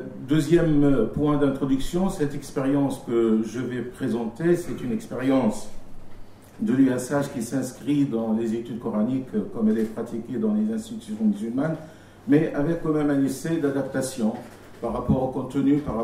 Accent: Tunisia; dans mon pays d'origine, en Tunisie

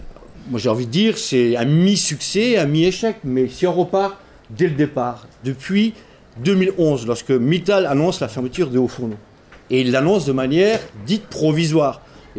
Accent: Florange, Grand Est, France; Florange, puisque je viens de Florange

